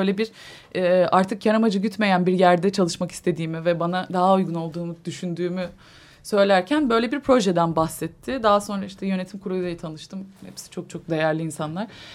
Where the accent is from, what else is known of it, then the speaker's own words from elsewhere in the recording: Ankara, Turkey; Ankara'da büyüdüm. Malum. Ankara'da büyüdüm ve daha sonra Bilkent Üniversitesi'nde devam ettim.